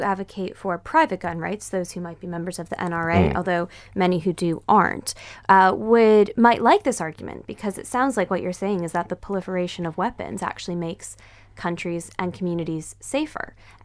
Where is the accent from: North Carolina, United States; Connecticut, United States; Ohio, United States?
Connecticut, United States; I'm from Connecticut, and after the Sandy Hook shooting in 2012